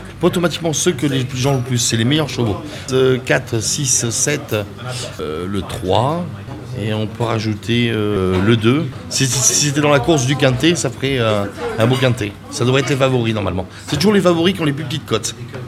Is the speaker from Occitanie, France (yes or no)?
no; Eymoutiers, Nouvelle-Aquitaine, France; Je suis originaire d'Émoutiers.